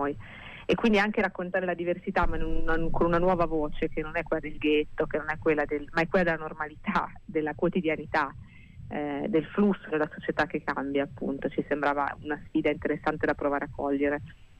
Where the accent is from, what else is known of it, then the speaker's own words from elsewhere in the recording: Carrara, Tuscany, Italy; andavo al mare con i miei genitori, a Marina di Carrara, perché sono di Carrara, negli anni 80.